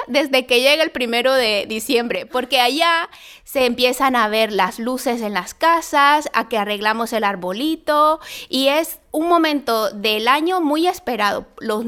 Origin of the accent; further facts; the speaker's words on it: Nicaragua; Sí, soy de Nicaragua.